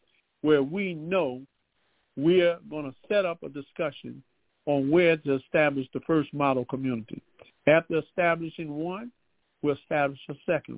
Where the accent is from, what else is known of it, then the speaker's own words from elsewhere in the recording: Philadelphia, Pennsylvania, United States; I remember growing up in South Philly, we grew up with those like pearl white looking steps, marble white, I would say.